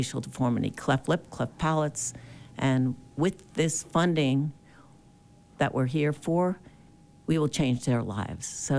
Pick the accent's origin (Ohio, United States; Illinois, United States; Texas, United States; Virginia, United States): Virginia, United States; Glad to be here this morning. I'm here from Virginia, so.